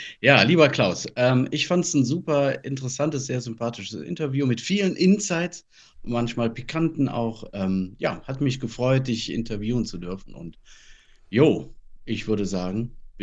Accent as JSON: {"language": "German", "town": "Düsseldorf", "region": "North Rhine-Westphalia", "country": "Germany", "said": "ich komme aus Düsseldorf"}